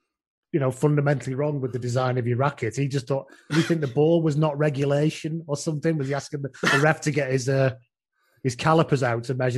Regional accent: England, United Kingdom; and I'm English.

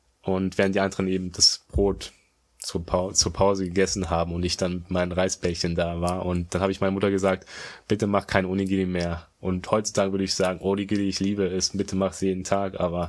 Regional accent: Germany; ich bin in Deutschland eben aufgewachsen als Sohn einer Japanerin

